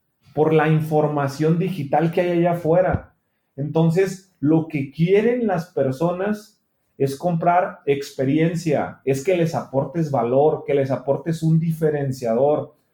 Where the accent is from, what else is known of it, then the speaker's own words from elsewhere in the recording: Mexico; con la mentalidad que tenemos como mexicanos, ¿va?